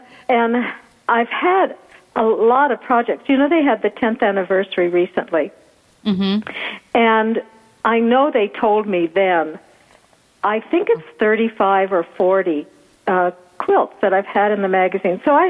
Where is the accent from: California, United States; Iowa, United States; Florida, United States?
Iowa, United States; I was raised right outside Des Moines, probably 20 minutes from the home office of Meredith, but on a farm.